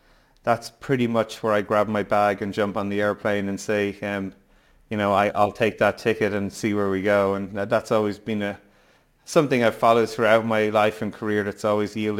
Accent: Skerries, Leinster, Ireland; accent: international; also born or lived in 7 countries; No, I'm Irish. I grew up in just outside of Dublin in a town called Skerries in North County Dublin. But I've lived in 7 different countries for over nearly 5 years. So it's definitely become a international global accent over time.

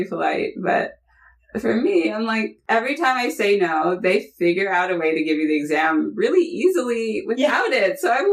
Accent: United States; growing up in America as a Muslim and being an American as well gives me sort of a special skill set

